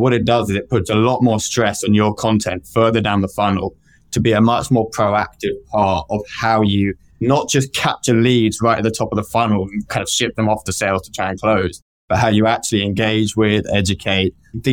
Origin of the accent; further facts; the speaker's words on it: England, United Kingdom; I'm being very British right now. We're quite simple in England until the age of about 40.